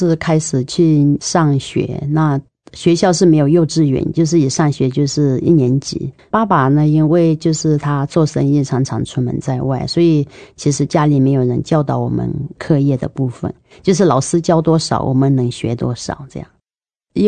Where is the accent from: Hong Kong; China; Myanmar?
Myanmar; moved away as an adult; now in Keelung, Taiwan; 我来自缅甸跟中国的一个交界，可能是在缅甸地图上不容易找到的一个地方，在一个没电没水没路的地方，我来自那样的一个山区。